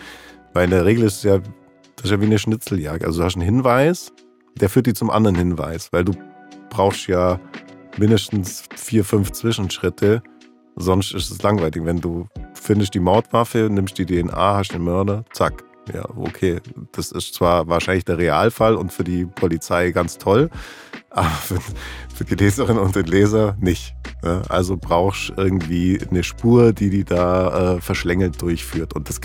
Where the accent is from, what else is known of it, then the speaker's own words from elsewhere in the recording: Bavaria, Germany; ich komme aus dem Allgäu